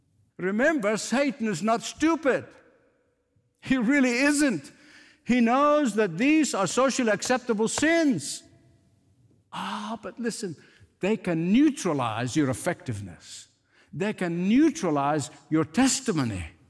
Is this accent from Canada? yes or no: no; Egypt; I want to conclude by telling you a story that was drummed in my ear as a boy growing up in Egypt.